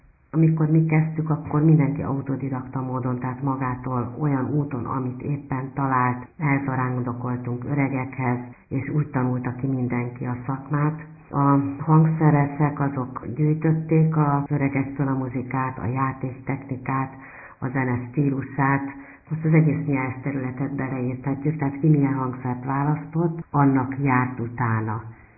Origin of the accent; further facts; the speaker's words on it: Tolna, Hungary; Én gyermekkoromban egy Tolna megyébe betelepített bukovinai székely familiába nőttem föl.